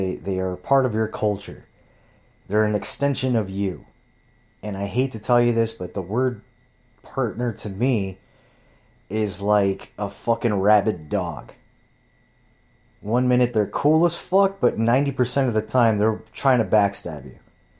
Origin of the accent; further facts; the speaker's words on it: Huntington Beach, California, United States; I'm from Huntington Beach, bro. Like, we hug everybody.